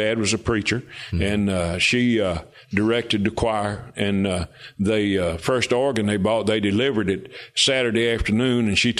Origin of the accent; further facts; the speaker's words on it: Big Stone Gap, Virginia, United States; born there; also born or lived in Memphis; now in North Carolina, United States; I was born in Big Stone Gap, Virginia. That's up in the mountains. And then lived most of my adult life in Memphis, where my dad pastored a big church there.